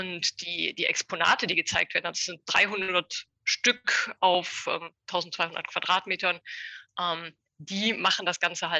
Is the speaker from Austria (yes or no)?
no; Leverkusen, North Rhine-Westphalia, Germany; Und dann dachte ich, ja, Rheinland, klar. Ich komme aus Leverkusen.